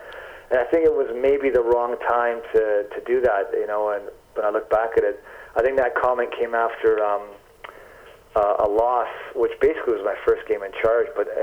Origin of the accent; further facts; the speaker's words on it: Vancouver, British Columbia, Canada; I grew up in Vancouver, and I couldn't get a playing job here.